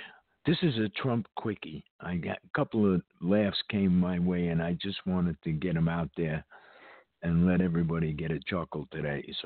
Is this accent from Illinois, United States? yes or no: no; New York, United States; I was growing up in Washington Heights, New York. It was a melting pot.